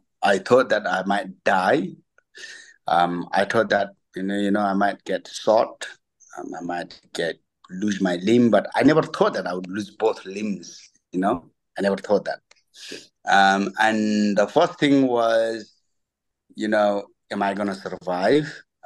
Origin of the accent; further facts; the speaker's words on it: Nepal; English is a second language; because the way I grew up in Nepal, I thought that, you know, I couldn't do anything